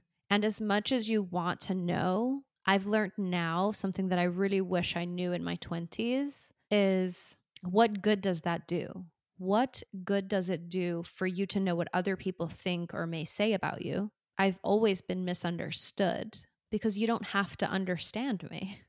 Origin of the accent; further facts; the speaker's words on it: Singapore; now in United States; yes, I'm Dutch Filipino and I was born in one place and I was raised in Singapore and now I live in America